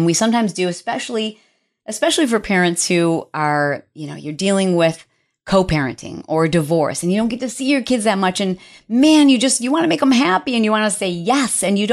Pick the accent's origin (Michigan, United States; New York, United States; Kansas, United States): Michigan, United States; Detroit; Now, I am from Detroit, and a hooptie is what we refer to as your first car